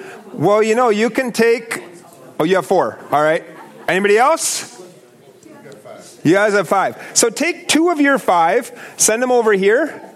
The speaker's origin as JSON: {"language": "English", "country": "United States", "said": "but I tell you, I'm an American."}